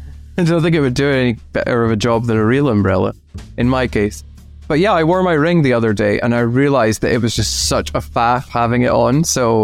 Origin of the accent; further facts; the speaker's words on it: Scotland, United Kingdom; No, I am. I am Scottish